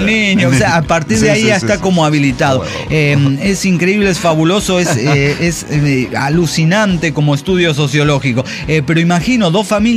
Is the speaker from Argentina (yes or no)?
yes; Villa Mercedes, San Luis, Argentina; Hace 14 años que los escucho. Soy de Villa Mercedes, San Luis, Argentina.